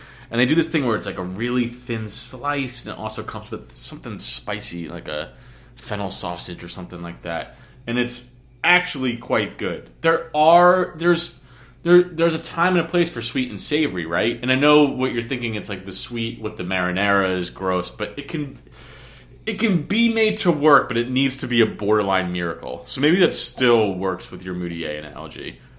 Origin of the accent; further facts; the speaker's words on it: New York, United States; Like, I'm a New Yorker. I prefer a New York slice